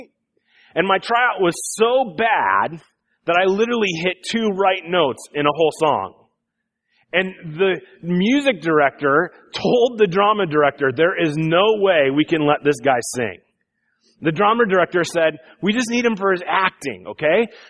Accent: Iowa, United States; I grew up in Iowa.

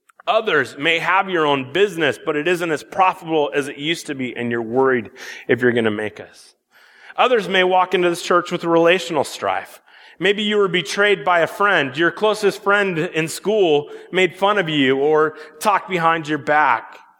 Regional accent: Iowa, United States; If you don't know, growing up in Iowa, Iowa is one of the first states to vote.

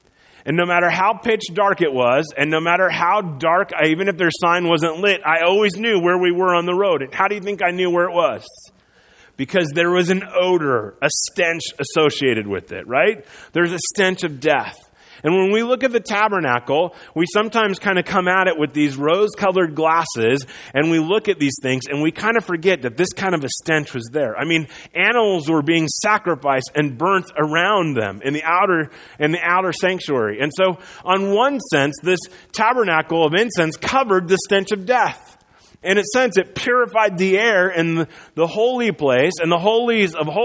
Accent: Iowa, United States; Now, I grew up in Iowa. Most of you know this, right? In Iowa, they have a lot of agriculture, okay?

